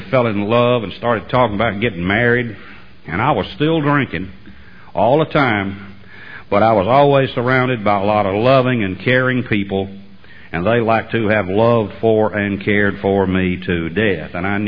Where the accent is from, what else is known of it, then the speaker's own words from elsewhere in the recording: Lexington, Alabama, United States; I grew up in Lexington, Alabama.